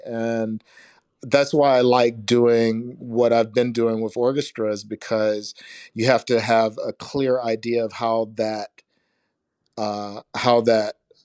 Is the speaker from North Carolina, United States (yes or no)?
no; Detroit, Michigan, United States; Carnegie is on American soil, and since I'm from Detroit, that's a big thing.